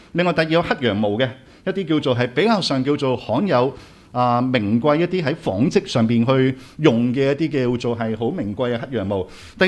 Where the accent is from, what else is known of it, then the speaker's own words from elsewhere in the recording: Hong Kong; 我們香港人都有段時間呢，我們是沒有去日本，可能有叫做兩三年的時間的